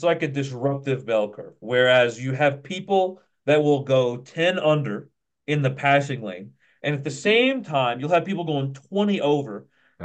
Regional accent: Kentucky, United States; Growing up in Kentucky, driving there, I didn't really have any frame of reference.

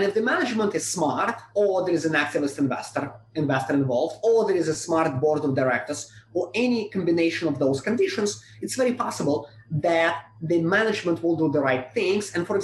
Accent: Russia; moved away as an adult; now in United States; I grew up in Russia, and I came to the US when I was 21 in 2004. I was trained in Russia as a lawyer, and then I came to the US to pursue a master in law degree.

